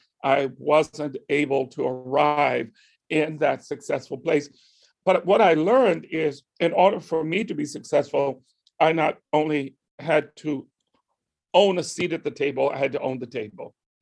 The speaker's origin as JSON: {"language": "English", "region": "the South", "country": "United States", "tie": "born or raised there", "said": "I had to confront this as a young Black boy growing up in the South, you know, choosing a profession that nobody my parents had ever seen did."}